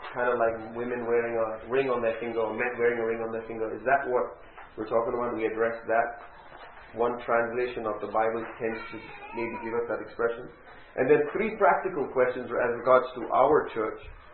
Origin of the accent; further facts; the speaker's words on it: India; Me being an Indian, I had to sacrifice and surrender the way I know people view me and my culture, being a patriarchal society where men many ways look down on women and treat women as second class. I wanted to be an enlightened Indian.